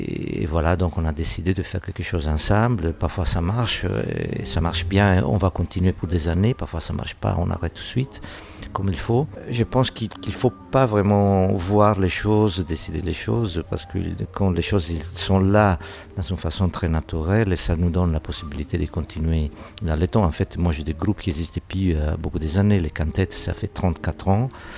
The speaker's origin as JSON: {"language": "French", "region": "Sardinia", "country": "Italy", "tie": "born or raised there", "second_language": "French", "said": "moi je viens d'un petit village de la Sardaigne."}